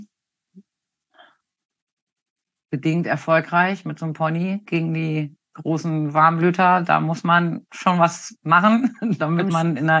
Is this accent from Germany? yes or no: yes; Lower Saxony, Germany; Ich komme aus dem Raum Hannover. Da bin ich 1972 geboren, im Juni am 13.